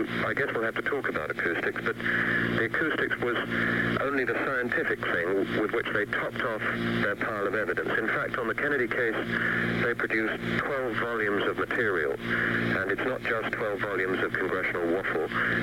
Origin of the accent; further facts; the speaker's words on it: United Kingdom; When you introduced me, you referred to me as a British reporter. That I certainly am